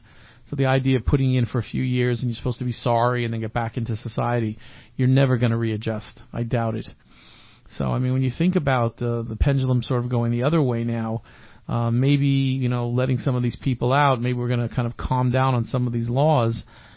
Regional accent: Virginia, United States; I want you to know I'm also from Virginia. I lived in Alexandria, Virginia for many years.

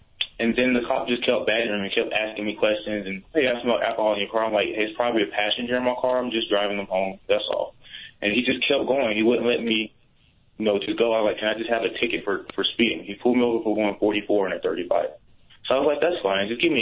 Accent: South Carolina, United States; now in Utah, United States; Yeah, and I'm black. I'm from South Carolina. I work for the Utah National Guard, and I'm active duty.

